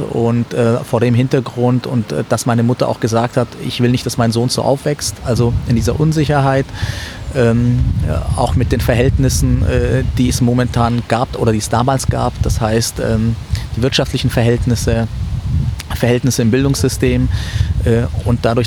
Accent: Ulm, Baden-Württemberg, Germany; Ich bin in Ulm aufgewachsen. Ulm ist ja so eine Grenze zu Bayern.

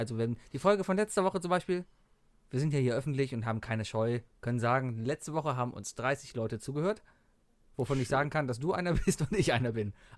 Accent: Cologne, North Rhine-Westphalia, Germany; aber findet euch damit ab, wir kommen nur mal aus Köln.

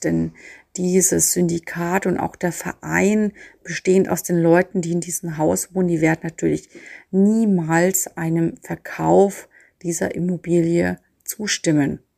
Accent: Nuremberg, Bavaria, Germany; So sehr wir als Nürnberger es auch empfinden, dass die Stadt immer teurer geworden ist

